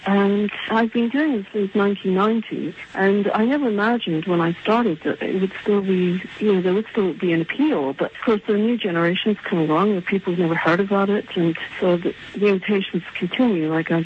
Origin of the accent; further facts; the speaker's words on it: Aberdeen, Scotland, United Kingdom; moved away as an adult; also born or lived in Canada / England; now in United States; I grew up in Scotland, in Aberdeen. I was actually born in Canada, but my parents are British. I spent my childhood in Scotland, and then I went to art school in England, Dartington College of Arts, and then in 1976 I moved to New York.